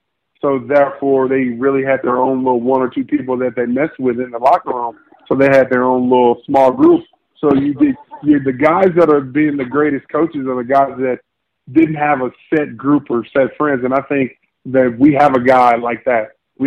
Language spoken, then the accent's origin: English; Virginia, United States; and I'm from Virginia, so that's the southern